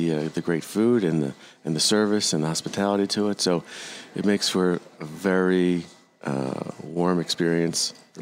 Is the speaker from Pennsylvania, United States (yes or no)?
yes; Philadelphia, Pennsylvania, United States; Philadelphia.